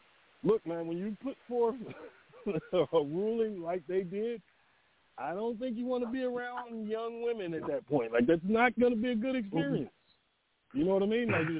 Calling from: Atlanta, Georgia, United States; Oh, I'm in Atlanta.

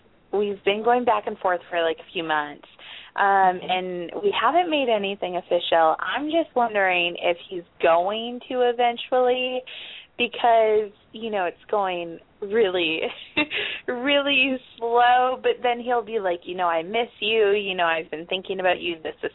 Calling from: California, United States; California.

